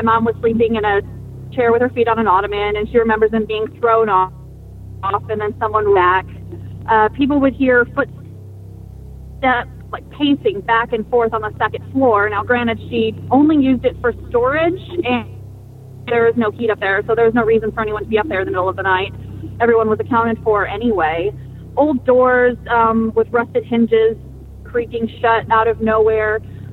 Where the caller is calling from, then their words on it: Springfield, Missouri, United States; Hi, I am in Springfield, Missouri, not too far from you.